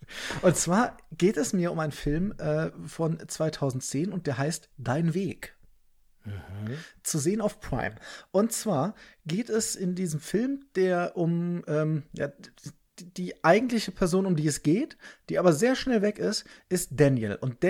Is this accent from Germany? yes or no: yes; Rhineland, Germany; Ist für mich ja sehr schwer auszusprechen als Rheinländer.